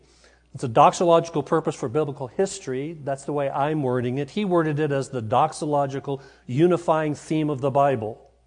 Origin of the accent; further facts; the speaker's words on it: Alabama, United States; They mentioned I was from Alabama, so I'm a Southern boy. And down there, we use more metaphors than you do up north.